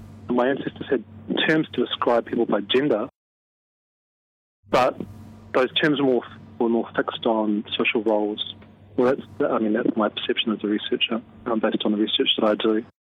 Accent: Christchurch, Canterbury, New Zealand; I grew up in Christchurch, which is one of the places in New Zealand, and it's in the South Island, where there was large groups of settlers from England that arrived and settled.

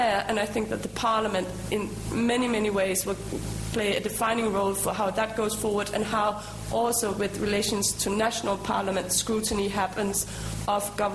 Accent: Denmark; I'm from Denmark

